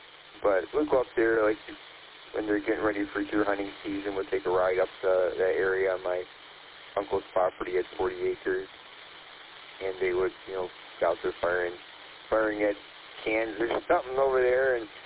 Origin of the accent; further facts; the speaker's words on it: Detroit, Michigan, United States; Well, I grew up on Detroit